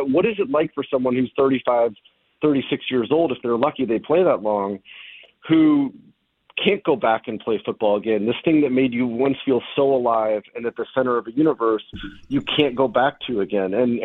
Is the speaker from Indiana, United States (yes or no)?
no; Anchorage, Alaska, United States; Yeah, I mean, so I grew up in Anchorage, Alaska